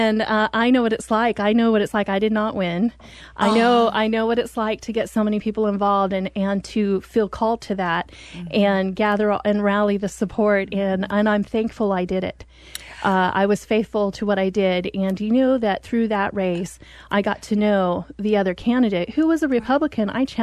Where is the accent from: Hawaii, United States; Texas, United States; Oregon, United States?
Oregon, United States; I was raised here in Oregon, went to school, moved here when I was 10, went to elementary school, then middle school, and then high school here.